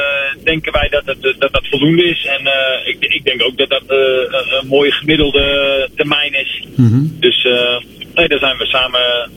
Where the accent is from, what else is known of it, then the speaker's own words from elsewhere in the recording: Apeldoorn, Gelderland, Netherlands; ik kom uit Apeldoorn.